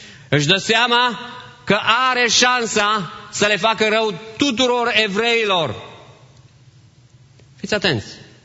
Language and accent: Romanian; Târgu Mureș, Mureș County, Romania; Eu sunt din Târgu Mureș.